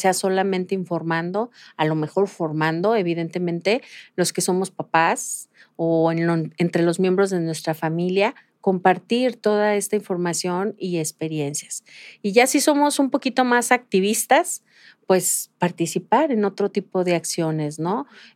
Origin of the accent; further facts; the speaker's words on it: Guadalajara, Jalisco, Mexico; Digo, yo soy de Guadalajara toda mi vida, he vivido aquí.